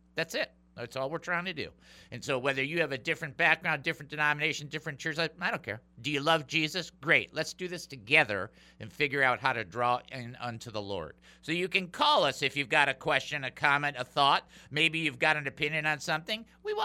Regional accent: Detroit, Michigan, United States; For those that haven't figured it out, I was born and raised in Detroit.

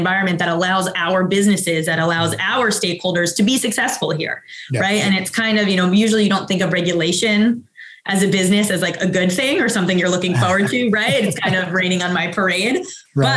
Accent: New York City, New York, United States; Well, I say that as a New Yorker.

